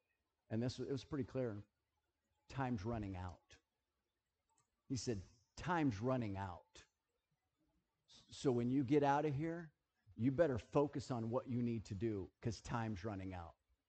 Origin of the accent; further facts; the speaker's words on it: United States; I mean, I'm American. I live in America.